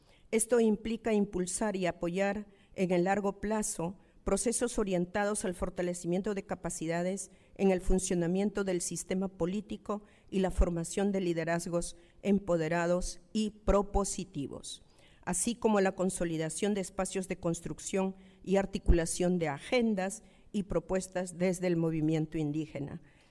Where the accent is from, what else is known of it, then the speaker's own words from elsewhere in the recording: Ayacucho, Peru; yo vengo de Ayacucho, que es una región que todavía está en el mapa de la pobreza, y yo de una comunidad que se llama San Francisco de Pujas, que es aún de extrema pobreza. En la zona andina del Perú